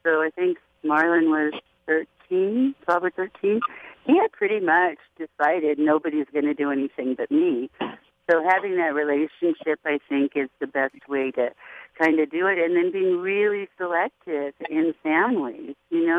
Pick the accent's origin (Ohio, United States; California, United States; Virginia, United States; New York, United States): California, United States; Los Angeles; now in Sacramento, United States; I grew up in Los Angeles. I went into the military, kind of followed military path until civil service, launching missiles from Titan missiles, and then moved to Sacramento